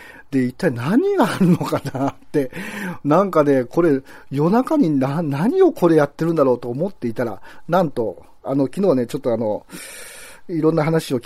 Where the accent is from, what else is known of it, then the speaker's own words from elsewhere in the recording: Aichi, Japan; まあ、私、松本の人のように見えますが、まあ、愛知県の人間なんで